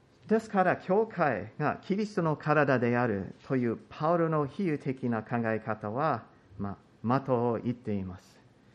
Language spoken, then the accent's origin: Japanese; United States; Japanese is a second language; その中で私のようなアメリカ人は実は少ない方です。